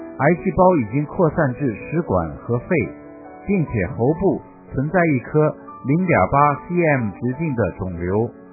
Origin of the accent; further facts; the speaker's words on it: Northeast China, China; 我是东北的大法弟子